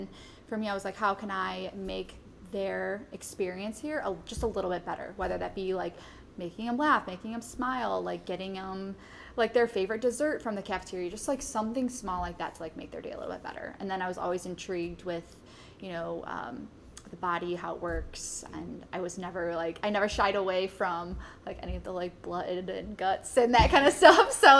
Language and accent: English; Cleveland, Ohio, United States; Grew up, born and raised in Cleveland.